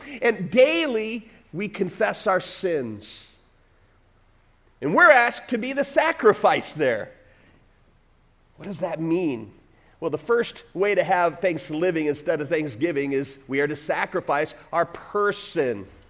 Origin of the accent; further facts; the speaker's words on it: Chicago, Illinois, United States; Again, I grew up in Chicago, so I'm not the one to be talking about this.